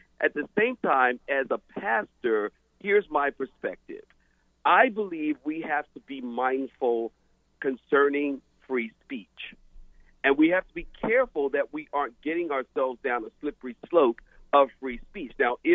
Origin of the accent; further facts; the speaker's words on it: Philadelphia, Pennsylvania, United States; I come from Philadelphia. It's like a murder capital in our country. I mean, literally, my neighborhood that I grew up in, I'm afraid to go there.